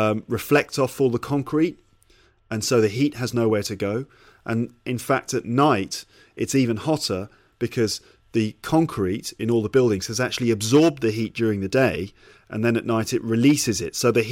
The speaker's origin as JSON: {"language": "English", "region": "England", "country": "United Kingdom", "lives_now": "Japan", "said": "I'm English. You know, I'm naturally tough"}